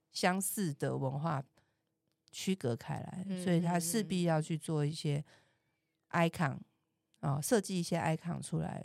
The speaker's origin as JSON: {"language": "Chinese", "country": "Taiwan", "tie": "born or raised there", "said": "一个高加索地区的 DNA， 但我在台湾出生土生土长，"}